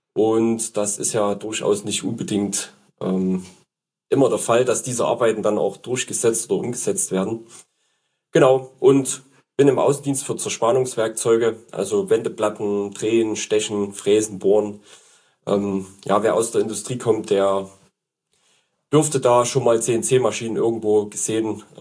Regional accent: Saxony, Germany; bin in Sachsen als Außendienstler für Zerspannungswerkzeuge unterwegs. Kommen aus einem kleinen Örtchen in der Nähe vom Sachsenring.

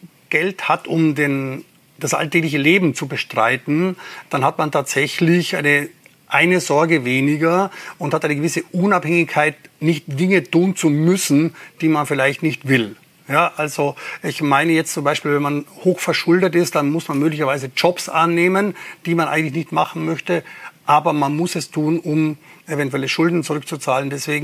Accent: Carinthia, Austria; Ich bin ein gebürtiger Kärntner. Ich komme vom Land, also nicht einmal vom Land, sondern ich komme vom Berg. Ich bin wirklich aus einem kleinen Bergbauerndorf in Kärnten an der Grenze zu Osttirol und Italien aufgewachsen.

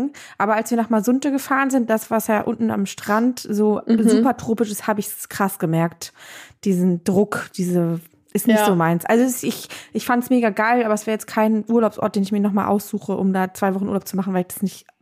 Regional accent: Northern Germany, Germany; Wir sind aus dem Norden.

